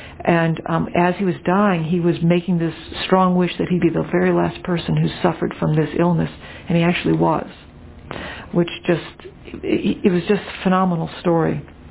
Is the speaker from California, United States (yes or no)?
no; New Orleans, Louisiana, United States; actually I grew up in New Orleans, which is a very Catholic town